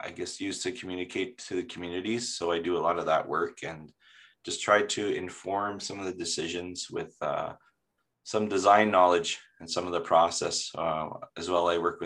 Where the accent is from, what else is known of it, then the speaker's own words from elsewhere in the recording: Peguis, Manitoba, Canada; I am from Peguis